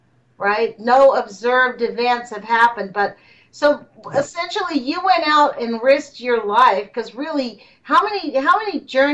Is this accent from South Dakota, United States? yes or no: no; Los Angeles, California, United States; Like, I'm from Los Angeles originally, right?